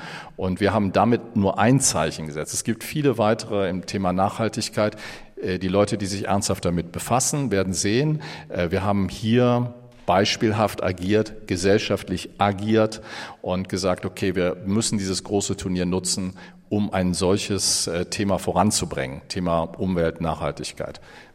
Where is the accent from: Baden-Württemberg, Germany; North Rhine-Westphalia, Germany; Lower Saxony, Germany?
North Rhine-Westphalia, Germany; Bonn; Also hier der Verein in Köln oder in Bonn, wo ich herkomme